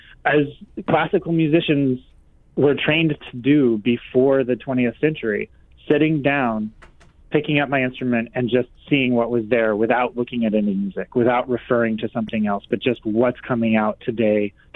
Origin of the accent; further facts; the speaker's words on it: Oklahoma, United States; I grew up in Oklahoma, where maybe like Omaha, it isn't the New York of classical music.